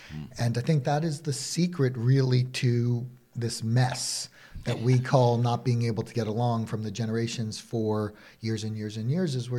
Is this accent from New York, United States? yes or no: yes; New York, United States; Maybe I'm from New York and I just love knowing about their business